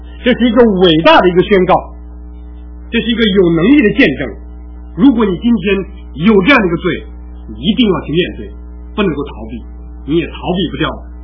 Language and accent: Chinese; China; 那我们中国人总是很在这个问题上很隐晦